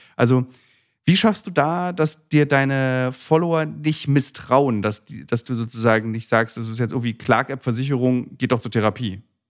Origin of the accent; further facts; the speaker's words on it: Berlin, Germany; als Berliner fand ich das natürlich so, was für eine Verrückte.